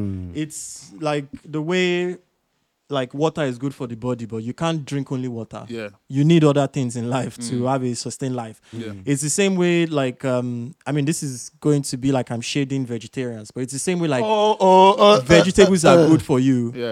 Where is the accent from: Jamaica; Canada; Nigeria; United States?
Nigeria; being growing up in Nigeria